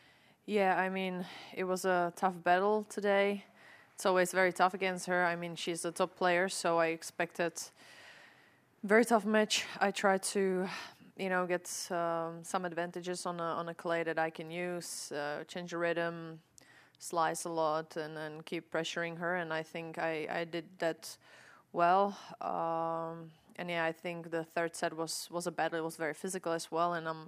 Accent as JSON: {"language": "English", "country": "Czechia", "tie": "born or raised there", "second_language": "English", "said": "obviously I'm from Europe, from Czech Republic. I was growing up on the clay court"}